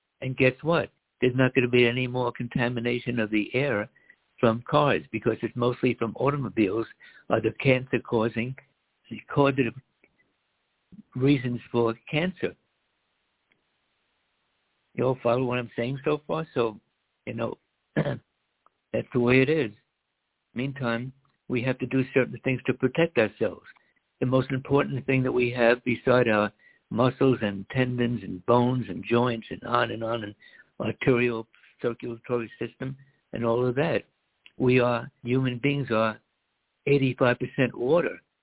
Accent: United States; When I was a kid growing up in America, there was hardly any word about cancer at all.

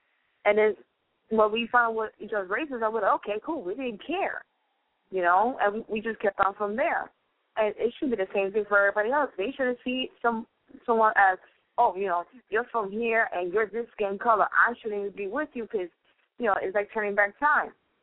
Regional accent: New York City, New York, United States; Like I'm from the Lower East Side. And I will, you know, I have no problem dating someone outside the Lower East Side.

